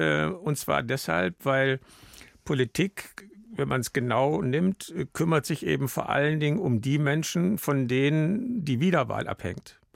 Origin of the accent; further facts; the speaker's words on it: North Rhine-Westphalia, Germany; Aber ich komme aus Nordrhein-Westfalen